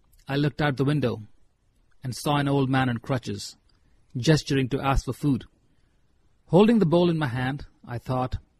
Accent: Lucknow, Uttar Pradesh, India; This summer, I took a train from New Delhi to my hometown, Lucknow.

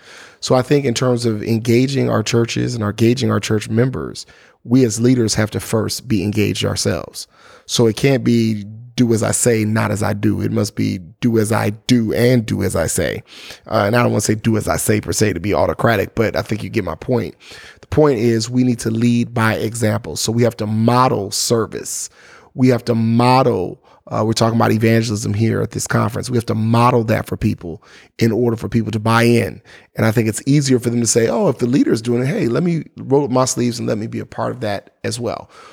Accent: Baton Rouge, Louisiana, United States; So I am a native of Baton Rouge, Louisiana, but I'm a PK, a preacher's kid. So we moved from place to place.

